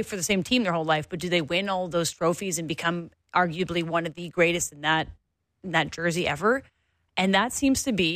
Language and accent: English; Canada; Maybe it's because we're Canadian